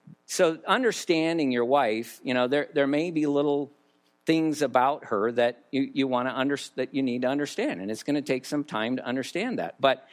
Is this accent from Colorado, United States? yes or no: yes; LaPorte, Colorado, United States; also born or lived in Waverly, Colorado; I was raised in LaPorte, Colorado, Waverly, Colorado, and we had all kinds of animals